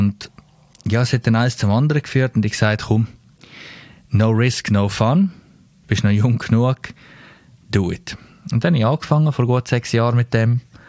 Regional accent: Landquart, Graubünden, Switzerland; Ferienwohnungen aus meiner Heimat, per Zufall, weil wir haben jetzt Geschäft in Langquart schon seit Anfang an.

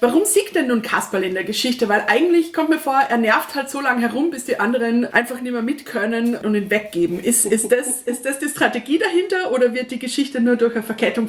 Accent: Austria; Als Österreicherin darf ich das ja fast gar nicht sagen

